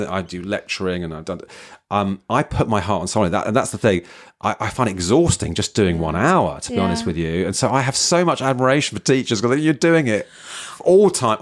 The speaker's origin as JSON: {"language": "English", "region": "London", "country": "United Kingdom", "said": "I'm from London"}